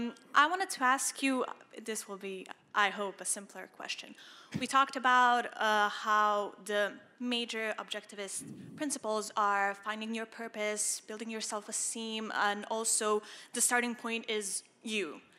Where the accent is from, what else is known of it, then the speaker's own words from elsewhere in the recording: Montenegro; English is a second language; I'm from Montenegro, I'm from the Balkans, and this objectivism is a new idea there